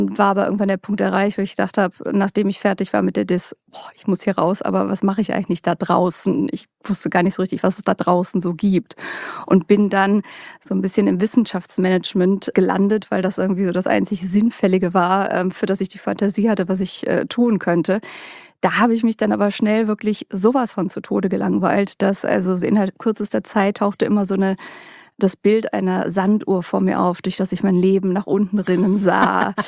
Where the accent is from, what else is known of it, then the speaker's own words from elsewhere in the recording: Cologne, North Rhine-Westphalia, Germany; Ich komme aus Köln